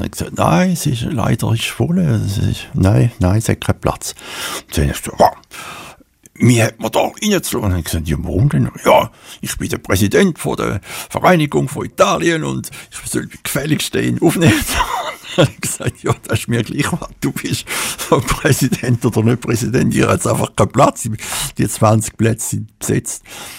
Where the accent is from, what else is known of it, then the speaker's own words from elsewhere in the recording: Switzerland; als Schweizer, wo wir so ein paar Seen haben und ein paar Flüsse, ist der Atlantik schon einfach noch etwas anderes